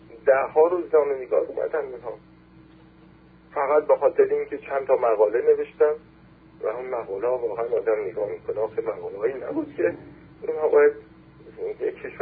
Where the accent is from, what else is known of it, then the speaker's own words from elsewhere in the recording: Iran; بتونیم افتخار بکنیم که ما ایرانی هستیم